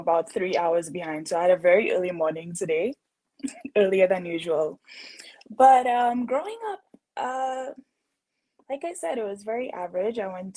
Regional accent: Castries, Castries Quarter, St. Lucia; now in United States; I did move around a lot. We did move quite often when I was younger, so I could safely say that for sure I'm from Castries.

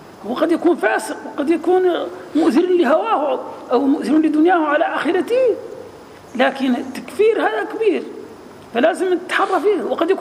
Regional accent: Egypt; مثلا نحن عندنا في مصر

